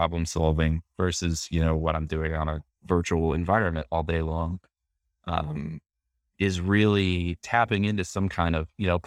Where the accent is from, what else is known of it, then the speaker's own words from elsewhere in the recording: Pittsburgh, Pennsylvania, United States; Well, I am originally from Pittsburgh, so not a Steelers fan. That's the first thing everyone asks, but I'm like the one person from Pittsburgh who is not a Steelers fan.